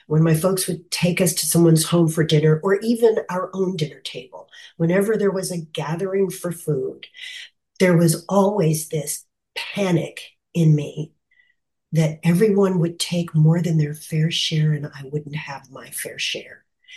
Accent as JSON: {"language": "English", "town": "Kansas City", "country": "United States", "said": "Well, good morning, everyone. … from Kansas City."}